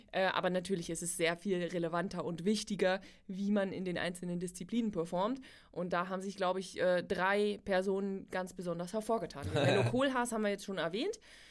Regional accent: Northern Germany, Germany; Ich komme aus Norddeutschland

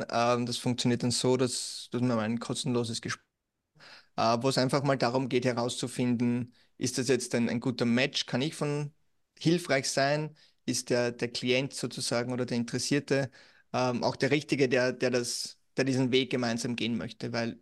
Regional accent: Austria; Und dann 2020, März, bei uns in Österreich zumindest Lockdown und weltweiter Lockdown und plötzlich Musikszene tot.

